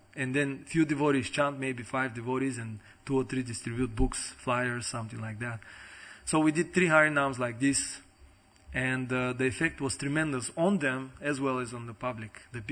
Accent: Bulgaria; But 5 years I've been doing some preaching in Bulgaria, in my hometown in particular.

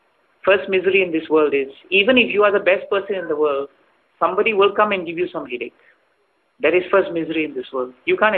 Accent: Singapore; Because coming from Singapore, I've never been in an earthquake. I'm born and brought up in Singapore, never seen a disaster.

